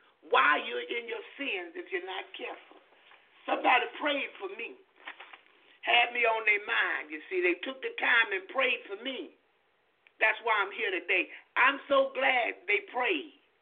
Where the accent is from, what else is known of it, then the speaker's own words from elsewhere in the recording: Jacksonville, Florida, United States; In my hometown, Jacksonville, Florida.